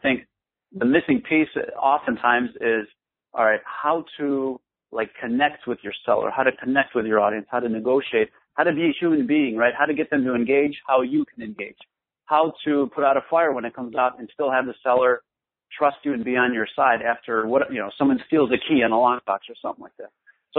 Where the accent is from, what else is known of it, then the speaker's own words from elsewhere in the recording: Chicago, Illinois, United States; So born and raised in Chicago, lifelong here.